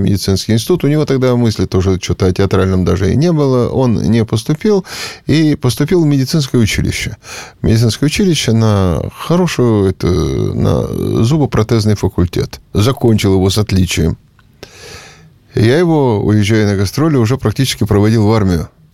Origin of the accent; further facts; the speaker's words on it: Yekaterinburg, Sverdlovsk Oblast, Russia; Я коренной свердловчанин, ныне екатеринбуржец.